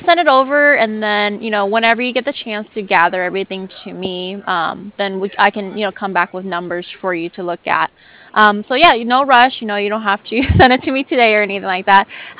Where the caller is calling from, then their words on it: San Diego, California, United States; I'm calling from San Diego, California.